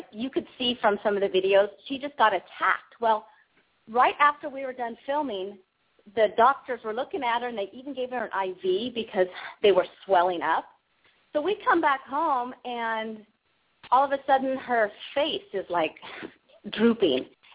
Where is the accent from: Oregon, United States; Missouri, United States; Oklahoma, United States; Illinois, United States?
Oregon, United States; I literally just got back to my home state in Oregon about 2 weeks ago from the live season finale in L.A.